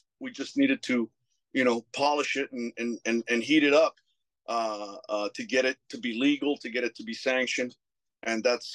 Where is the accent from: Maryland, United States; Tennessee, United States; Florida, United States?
Florida, United States; Miami; I grew up here in Miami, Florida. I was born and raised.